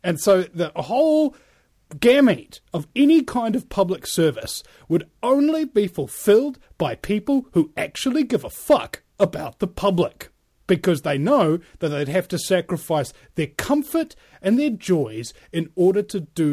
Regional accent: New Zealand; I have an American talk show when I'm a New Zealander

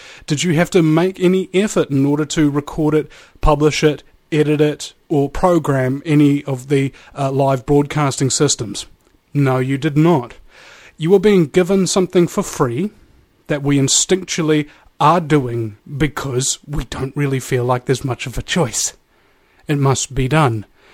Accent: New Zealand; I'm from New Zealand. I didn't get the reference

